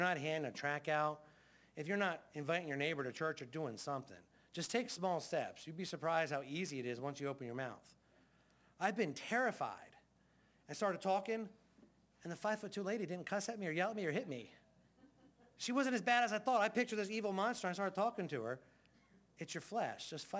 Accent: United States; Because as American Christians, we don't sacrifice.

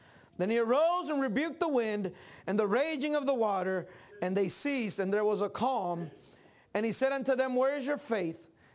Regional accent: Dallas, Texas, United States; born there; I'm a Texican. I'm from Texas, born in Texas, Dallas, Texas. But I've been a missionary for almost 20 years now. And so I spent about 11 months out of the year in Mexico. So once in a while, my English sounds Mexican.

